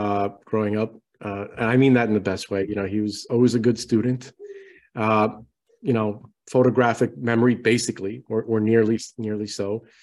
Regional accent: United States; born there; Well, I was born in the United States, but he was very little when he came over.

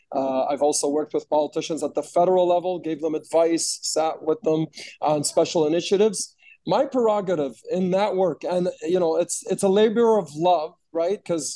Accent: Ottawa, Ontario, Canada; I grew up in Ottawa, Ontario, Canada. You know, grew up obviously in the south of Ottawa. Had friends of all walks. So I had white Canadian friends, Sikh and Jews and Christians.

